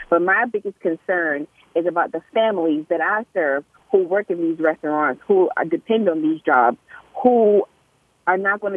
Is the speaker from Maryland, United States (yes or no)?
yes; Baltimore, Maryland, United States; Yeah, so I am a Baltimore native. I'm born and bred in Baltimore. I'm an educator in Baltimore